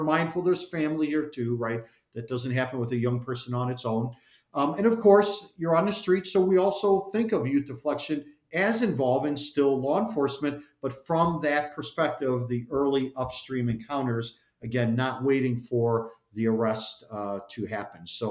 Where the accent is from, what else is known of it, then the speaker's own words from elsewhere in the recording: Chicago, Illinois, United States; I grew up in the Salvation Army, as I like to say, in Chicago.